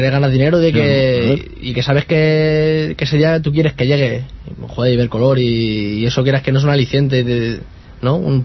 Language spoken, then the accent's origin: Spanish; Leganés, Community of Madrid, Spain; yo por suerte soy de Leganés